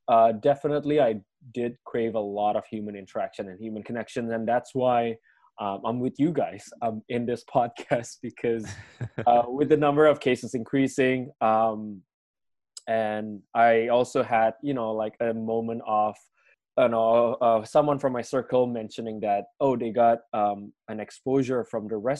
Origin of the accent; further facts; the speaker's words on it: Indonesia; but also for my hometown, because I'm from Indonesia, and every country dealt with the situation differently.